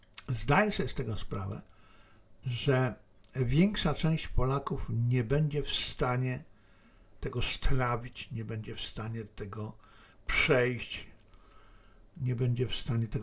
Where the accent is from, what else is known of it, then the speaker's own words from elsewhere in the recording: China; Polish is a second language; Ja z jednej strony, jako Chińczyk, doskonale rozumiem, świetnie rozumiem, że to, co zrobił wtedy